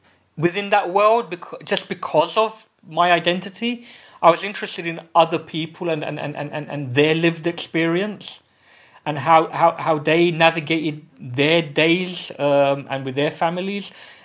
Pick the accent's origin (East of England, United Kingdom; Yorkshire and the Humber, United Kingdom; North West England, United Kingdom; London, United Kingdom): London, United Kingdom; I grew up in East London. I grew up with a mixed group of friends from so many different communities.